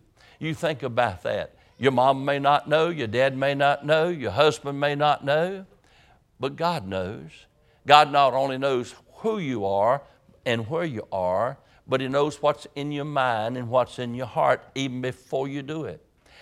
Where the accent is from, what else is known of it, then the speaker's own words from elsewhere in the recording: Roanoke Rapids, North Carolina, United States; we were raised up in Roanoke Rapids on the Roanoke River. I spent many hours on the river and in the lakes and everything up there, and we caught rockfish.